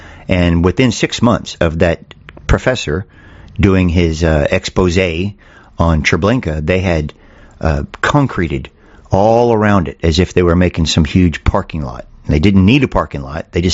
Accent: Texas, United States; I was raised in the Bible Belt down here in Texas, and so all of my life they were God's.

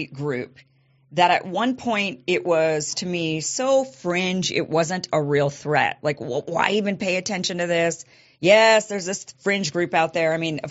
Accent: Idaho, United States; one of them being my home state of Idaho. I was born and raised and still keep a residence in Idaho. Okay, so I'm an Idahoan through and through.

